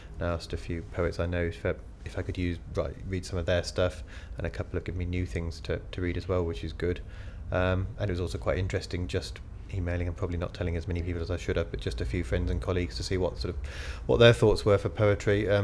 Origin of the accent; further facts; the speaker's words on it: Leicester, East Midlands, United Kingdom; now in Stockton-on-Tees, United Kingdom; I'm a plinther this morning. I'm 39, and I'm from Stockton-on-Tees at the moment. I'm originally from Leicester.